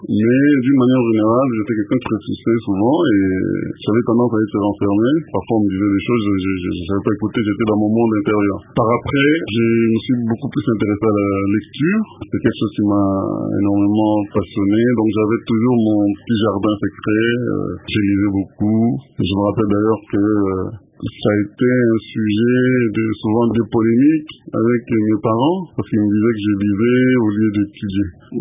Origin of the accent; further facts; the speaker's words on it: Kinshasa, DR Congo; also born or lived in Kasai; Moi, je suis né dans le Kassai, à Kala, mais je n'ai pas vécu là-bas. Très rapidement, mes parents sont partis, donc nous sommes retrouvés entre autres à Kinshasa